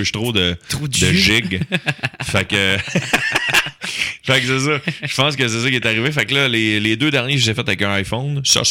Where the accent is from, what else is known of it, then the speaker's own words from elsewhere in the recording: Beauharnois, Quebec, Canada; born there; c'est à Beauharnois, dans mon village natal